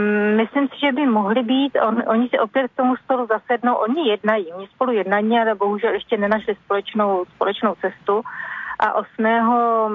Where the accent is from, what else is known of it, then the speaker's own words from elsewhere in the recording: Milan, Lombardy, Italy; Ano, já jsem z Milána